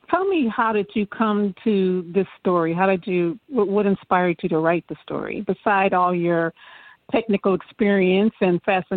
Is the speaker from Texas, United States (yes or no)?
no; California, United States; I'm actually from the Bay Area, but would to know what inspired you.